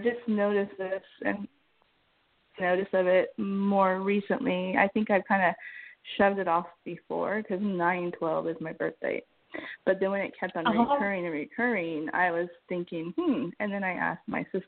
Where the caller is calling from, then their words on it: California, United States; I'm calling from California.